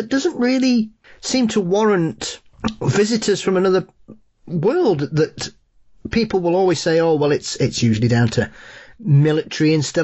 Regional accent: Wales, United Kingdom; especially in my home country, I'm fascinated by the quality of certain incidents that have occurred in Wales

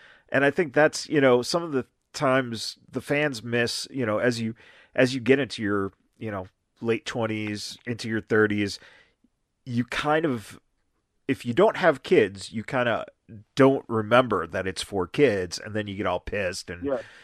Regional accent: Chicago, Illinois, United States; And one of the coolest things was because I grew up in Chicago.

